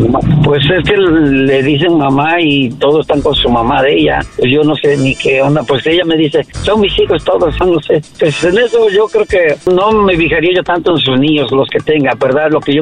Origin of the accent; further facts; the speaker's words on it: Mexico; soy de México.